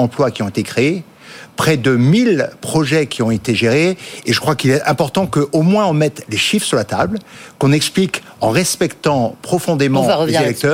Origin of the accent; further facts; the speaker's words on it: Grand Est, France; born there; chez moi en Anjou, dans le Courrier de l'Est, ou là où je suis né, en Alsace